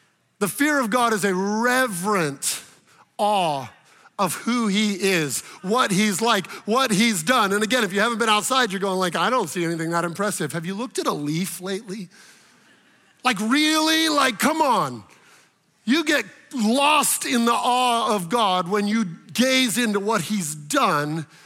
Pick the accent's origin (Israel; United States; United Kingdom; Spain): United States; Arizona; I grew up in Arizona, right?